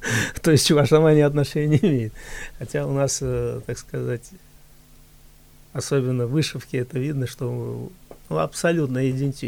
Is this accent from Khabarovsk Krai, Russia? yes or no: no; Tatarstan, Russia; born there; Я вот татарский хорошо знаю, потому что я родился в Татарстане.